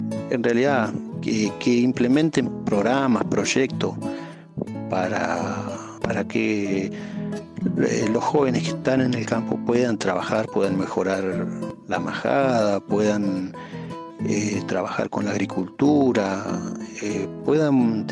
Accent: Río Negro, Argentina; now in Dina Huapi, Argentina; Y acá en Dinahuapi vivo hace 16 años, antes vivía en Fitamiche, un paraje de la línea sur.

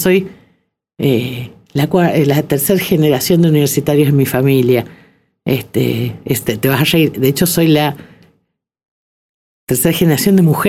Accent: San Juan, Argentina; also born or lived in Mendoza; Y crecí en San Juan. Yo soy mendocina.

